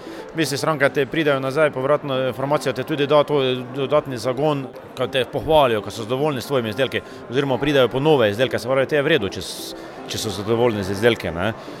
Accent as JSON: {"language": "Slovenian", "town": "Vučja vas", "region": "Mura", "country": "Slovenia", "said": "iz Vučija vasi, prihajam iz ekološke kmetije Paldauf."}